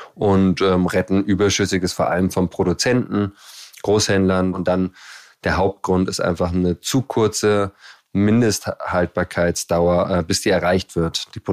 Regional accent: Berlin, Germany; Ich bin ja Berliner, seit 40 Jahren hier am Start

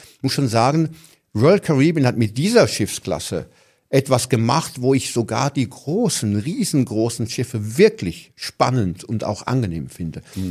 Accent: Lucerne, Switzerland; Dann war ich mal ganz profan in meiner Heimatstadt Luzern.

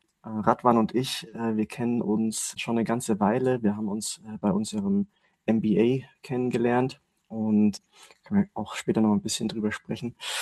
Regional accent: Reutlingen, Baden-Württemberg, Germany; Ich bin ursprünglich aus Reutlingen, Stuttgarter Gegend, bin dann für meinen Luft- und Raumfahrt-Master nach München gegangen, bin auch seitdem hier geblieben, wohne hier auch

